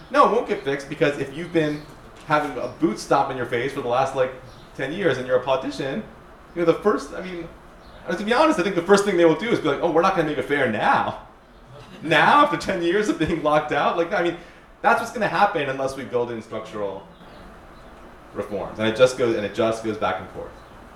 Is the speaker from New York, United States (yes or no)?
no; Maryland, United States; there's a case in Maryland that was heard by the Supreme Court, but it's where I'm from, my home state